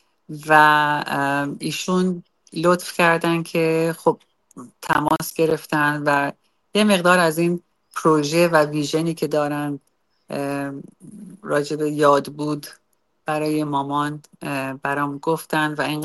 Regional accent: Iran; کاش کی میشد که نزدیکتر بودیم، که وطنم بودم، تو ایران بودم

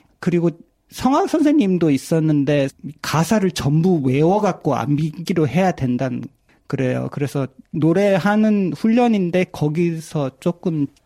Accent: South Korea; 일본인이랑 결혼까지 한 한국인 음악인답게

